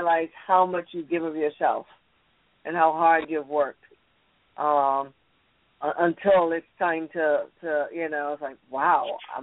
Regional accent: Barbados; in Barbados and your accent is so heavy." he let me realize how heavy it is. As soon as I got home, my accent became very, very heavy.

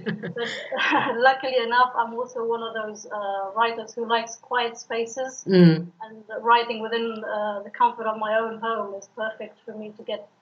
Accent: Afghanistan; I am from Afghanistan. I grew up in a country where there's war and everything, but I never lived there to experience anything like that.

